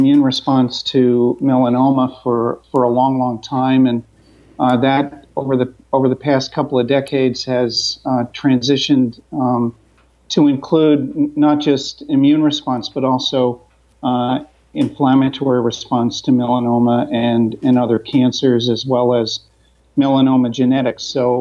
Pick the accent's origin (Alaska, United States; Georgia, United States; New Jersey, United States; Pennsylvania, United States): New Jersey, United States; also born or lived in California; So I grew up mostly in New Jersey.